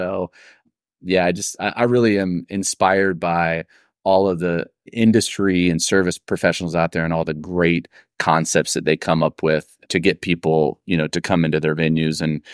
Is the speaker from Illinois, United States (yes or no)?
yes; Illinois, United States; I mean, I'm from Southern Illinois. Okay. So I'm originally born and raised Southern Illinois, which is about 2 hours southeast of St. Louis.